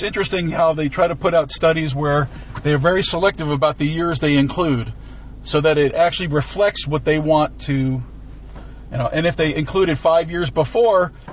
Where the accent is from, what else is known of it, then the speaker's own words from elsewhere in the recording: New Jersey, United States; I mean, I grew up in New Jersey.